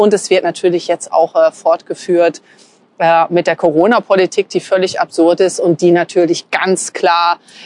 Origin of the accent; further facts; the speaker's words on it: West Germany, Germany; ich bin in Westdeutschland groß geworden, ich bin Baujahr 79.